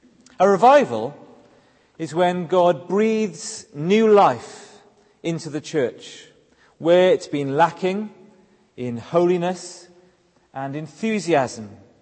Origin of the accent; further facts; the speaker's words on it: Wales, United Kingdom; Growing up in South Wales, we were nurtured on talk of revivals.